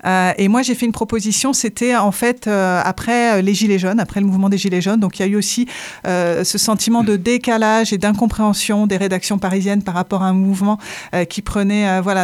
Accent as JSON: {"language": "French", "town": "Montpellier", "region": "Occitanie", "country": "France", "tie": "born or raised there", "moved": "yes", "said": "Moi, j'ai connu Montpellier sans le tramway. J'ai grandi dans cette ville, effectivement, qui avait une allure très différente d'aujourd'hui. Et j'ai grandi dans le quartier de la Chamberthe"}